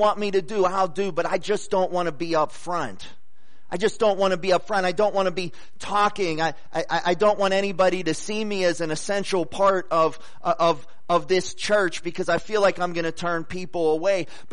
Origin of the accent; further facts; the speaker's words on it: Ambridge, Pennsylvania, United States; And I graduated from Ambridge High School, so that's my hometown.